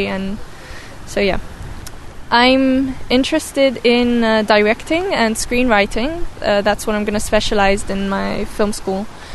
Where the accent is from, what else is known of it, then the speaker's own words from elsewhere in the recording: Cyprus; I'm 19 years old and I'm from Cyprus.